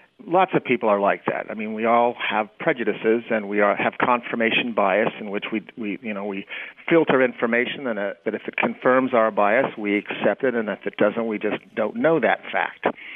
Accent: Idaho, United States; I don't know. I'm from Idaho. We produced Sarah Palin.

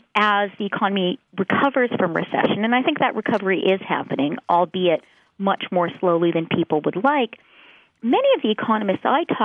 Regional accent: Canada; I share a Commonwealth background with you because I'm Canadian

